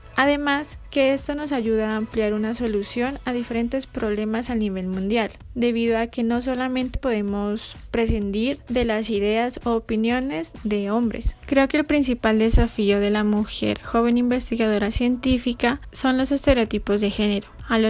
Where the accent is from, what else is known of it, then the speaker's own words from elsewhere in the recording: Ipiales, Nariño, Colombia; now in Cali, Colombia; Tengo 27 años, soy oriunda de Ipiales, Nariño. Vivo en la ciudad de Cali.